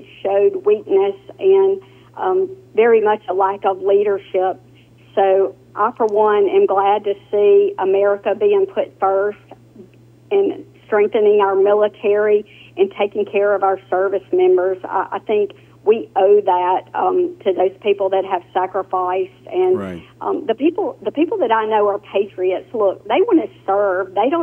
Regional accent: United States; And I think as an American, take away the peace as a member of the military

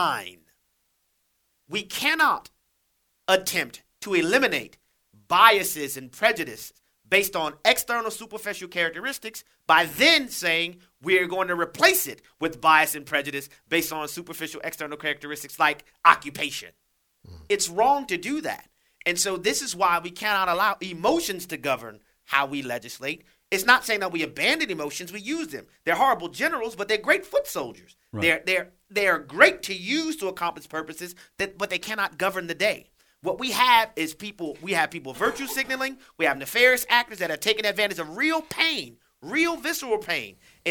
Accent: New Orleans, Louisiana, United States; Cities like my hometown, there have been nothing but uni-party rule for over a century. A century. If there are corrupt policing standards in New Orleans, Louisiana, guess who we should be talking to?

